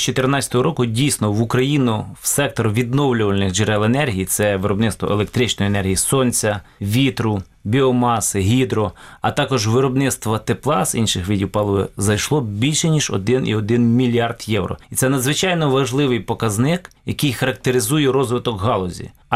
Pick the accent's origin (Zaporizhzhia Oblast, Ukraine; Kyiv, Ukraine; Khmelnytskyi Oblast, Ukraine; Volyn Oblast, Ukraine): Khmelnytskyi Oblast, Ukraine; Kamianets-Podilskyi; це місто Кам'янець-Подільське. До речі, моє рідне місто